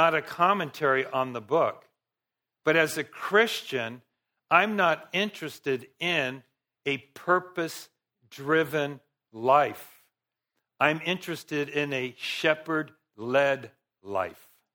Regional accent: California, United States; We grew up in Los Angeles County. My mom's lived in the same house.

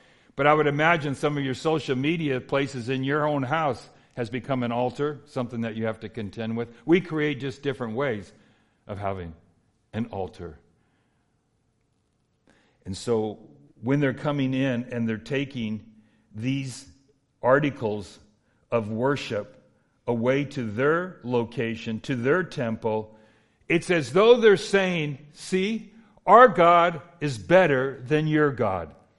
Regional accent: California, United States; My father was also a Los Angeles policeman. I grew up in Southeast LA County.

